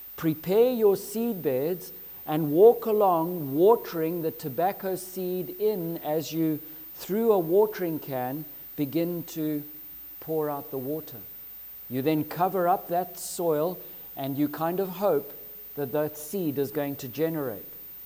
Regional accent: Zimbabwe; I remember growing up in Zimbabwe, I had the fortune or misfortune of growing up, and on our farm we grew tobacco, Virginia.

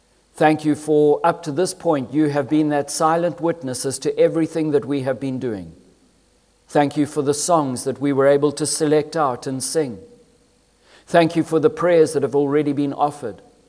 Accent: Zimbabwe; for I come from Zimbabwe, and I know of his travels, and truly I know what he's done here in Africa

